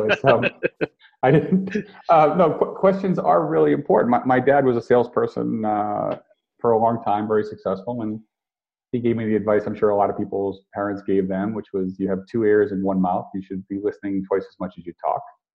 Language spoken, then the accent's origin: English; Rhode Island, United States; who happened to be from Rhode Island, and I was from Rhode Island. We were out in California